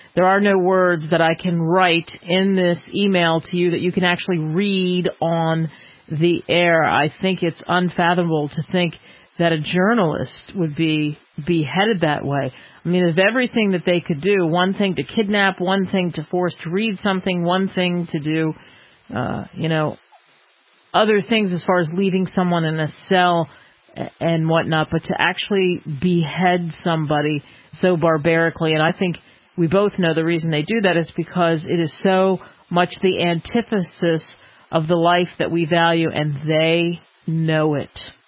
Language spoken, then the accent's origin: English; California, United States; I grew up in California. There was no color in my family.